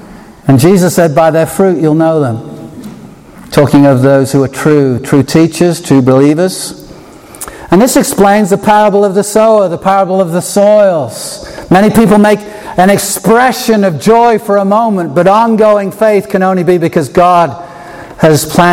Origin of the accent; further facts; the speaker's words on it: England, United Kingdom; moved away; Growing up in England